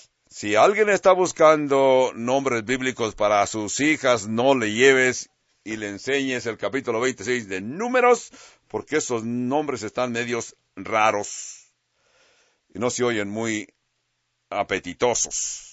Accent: California, United States; yo cuando crecí en California teníamos en la vecindad una familia

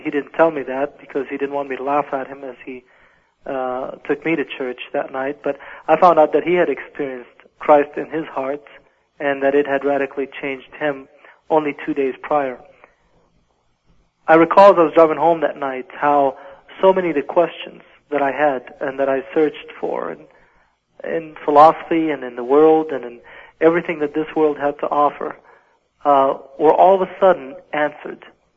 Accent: Colorado Springs, Colorado, United States; As I grew up in Colorado Springs, where we had immigrated to, I developed my own agenda

